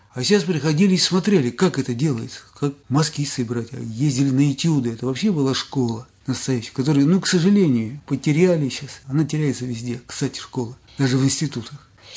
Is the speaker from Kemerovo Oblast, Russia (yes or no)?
no; Ramenskoye, Moscow Oblast, Russia; born there; Я родился в городе Раменске, учился в средней школе номер 6 этого города.